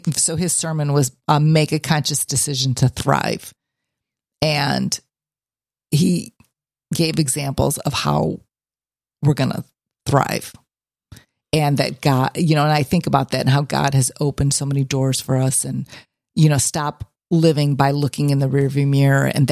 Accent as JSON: {"language": "English", "town": "East Chicago", "region": "Indiana", "country": "United States", "tie": "born there", "said": "I was born in East Chicago."}